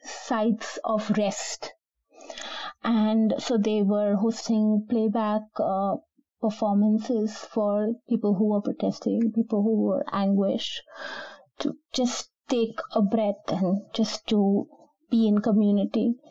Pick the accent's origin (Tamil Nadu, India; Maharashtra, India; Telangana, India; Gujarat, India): Gujarat, India; I come from Gujarat, which is where our great prime minister actually comes from.